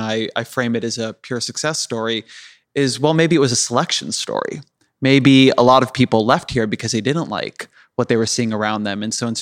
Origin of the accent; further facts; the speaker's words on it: California, United States; I guess I'm a Californian.